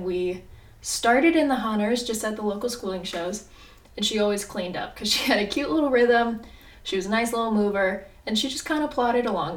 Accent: Oakland, California, United States; So I started riding when I was about 7 or 8, and I was born and raised in Oakland.

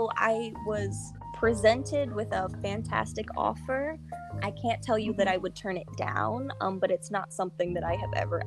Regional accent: Fredericksburg, Virginia, United States; because in my hometown of Fredericksburg, they actually do live shows pretty often

